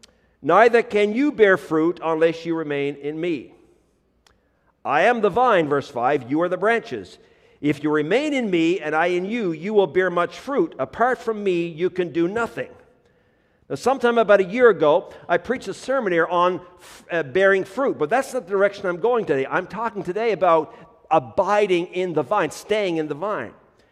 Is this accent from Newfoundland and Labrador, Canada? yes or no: yes; Newfoundland and Labrador, Canada; me growing up in Newfoundland, I never saw a vine in my life. Nobody grew grapes.